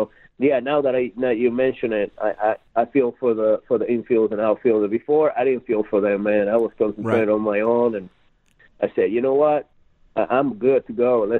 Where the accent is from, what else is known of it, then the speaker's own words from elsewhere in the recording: Puerto Rico; I came from Puerto Rico and it was it's not cold at all over there.